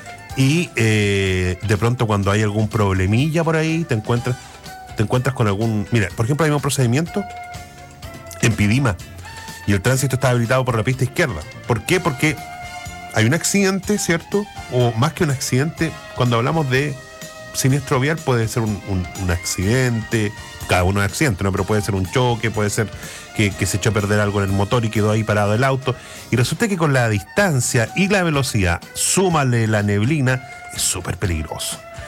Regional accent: Temuco, Araucanía, Chile; Si somos de Temuco, pues. Temuquito amado. No sé, aunque usted me mire feo, de Temuco somos.

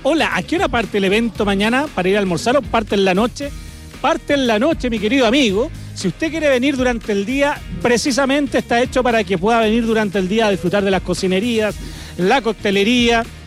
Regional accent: San Vicente de Tagua Tagua, O'Higgins, Chile; Soy de San Vicente, Tahuatahua, nacido y criado antes del festival.

